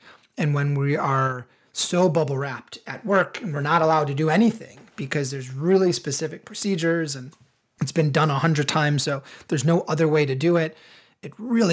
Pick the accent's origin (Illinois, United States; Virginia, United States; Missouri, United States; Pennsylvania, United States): Illinois, United States; And for context, I grew up in the suburbs of Chicago. So, you know, I'm a Midwesterner, born and bred.